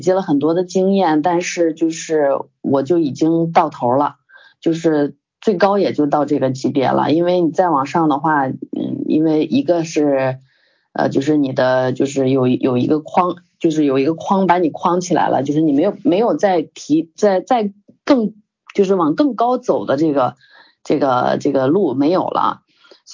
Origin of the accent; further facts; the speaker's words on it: Shanxi, China; now in Beijing, China; 我是山西人，然后那个就是我是2000年到北京的啊，其实说是北漂18年，是我以前的资料我没改，你看我这心也挺大，然后其实已经北漂了21年了